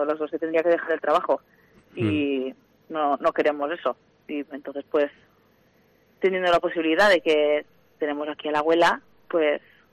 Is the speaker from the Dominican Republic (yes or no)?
no; Villafranca, Spain; Yo soy de Villafranca, de un pueblo que está cerquita. Y vivíamos los dos en Villafranca antes, porque los dos trabajamos allí.